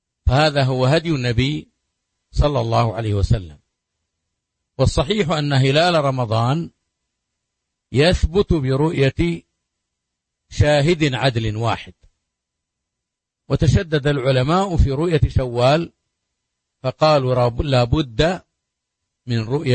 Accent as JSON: {"language": "Arabic", "country": "Saudi Arabia", "said": "بلادنا المملكة العربية السعودية"}